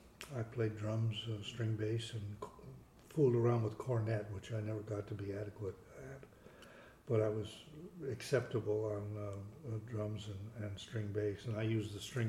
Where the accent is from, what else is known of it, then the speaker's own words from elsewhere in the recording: Hollywood, California, United States; born there; I was born in Hollywood.